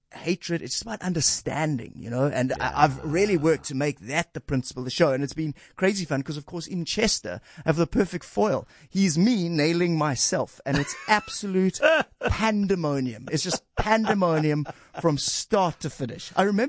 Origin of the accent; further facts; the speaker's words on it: Rondebosch, Western Cape, South Africa; I grew up in Rondebosch. I went to Rondebosch Boys Prep and Bishops.